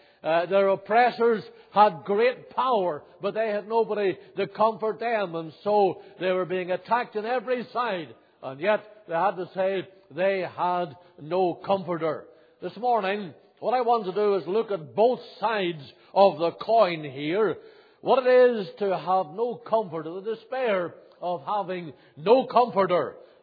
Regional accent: Northern Ireland, United Kingdom; moved away as an adult; now in Canada; when I came to Canada for this ministry in 1976 was I got a phone call from Northern Ireland, my home country

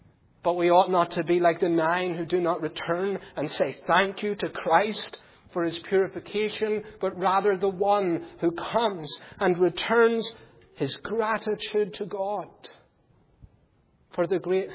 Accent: United Kingdom; You know I'm British.

